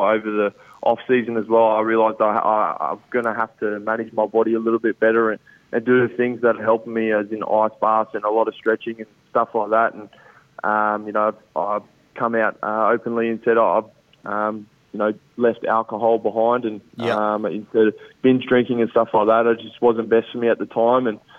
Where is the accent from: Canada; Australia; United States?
Australia; Gold Coast, Queensland; here in the Gold Coast. I'm home, and I've got my mum, my two sisters, and my little nephew up here. And I grew up here